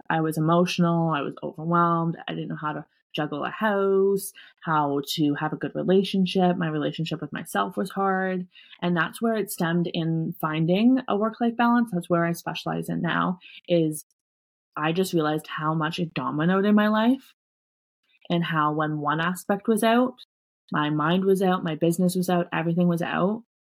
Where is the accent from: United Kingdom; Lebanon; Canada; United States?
Canada; I'm actually from Canada. So I live just outside of Toronto in a smaller area just called Oshawa. We've been here for probably 1.5 years.